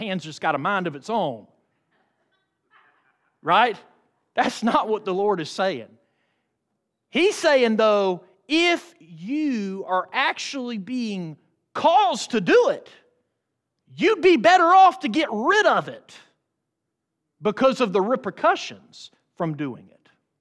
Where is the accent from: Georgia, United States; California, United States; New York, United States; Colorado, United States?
Georgia, United States; Athens; You know, I was born and raised in Athens, Georgia, where you got the University of Georgia.